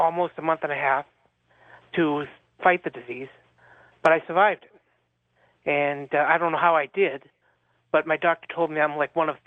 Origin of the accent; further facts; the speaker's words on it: Boston, Massachusetts, United States; now in Las Vegas, United States; I'm originally from Boston. I was an EMT for many, many years for the city of Boston.